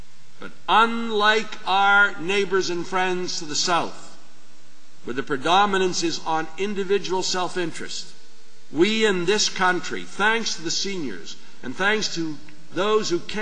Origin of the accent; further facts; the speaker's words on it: Saskatoon, Saskatchewan, Canada; born there; I was born in Saskatoon, Saskatchewan. I'm first generation.